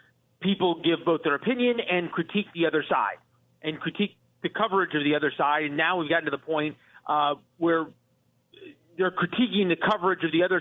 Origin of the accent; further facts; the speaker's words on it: Missouri, United States; also born or lived in Illinois / Iowa / Arkansas / Georgia; I grew up in Missouri, but I spent a lot of time in Illinois, Iowa, Arkansas, a little bit of time in Tennessee growing up, a lot of time in Georgia.